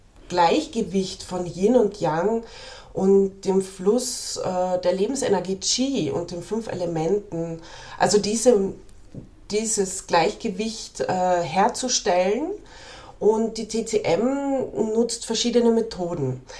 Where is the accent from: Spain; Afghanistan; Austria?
Austria; Carinthia; Ich komme aus Österreich, hört man vielleicht auch an meinem Dialekt, aus dem schönen Kärnten.